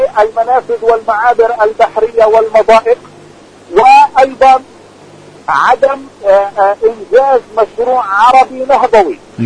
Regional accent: Palestine; ولكن في كثير من الأحيان نحن نصطدم كفلسطينيين من المواقف الدولية

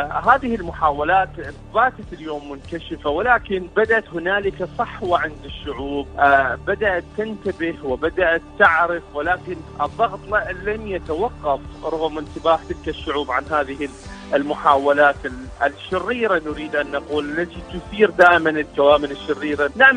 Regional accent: Iraq; من العراق.

